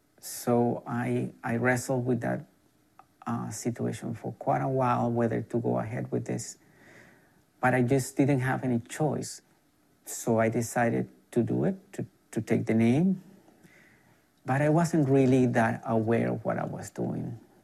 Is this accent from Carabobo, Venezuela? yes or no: no; Caracas, Capital District, Venezuela; I was born in Venezuela. I was raised in Caracas.